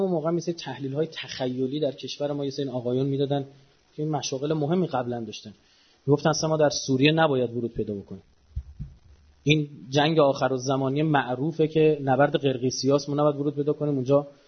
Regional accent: Iran; ما خودم ایرانیم و جزی از جبهه مقاومت

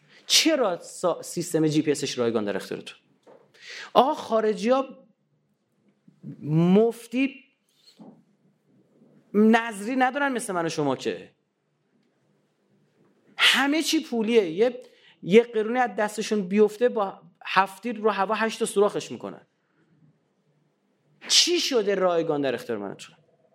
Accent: Iran; به من گفتن بچه کجایی؟ نمیگفتم، بودم بچه ایرانم.

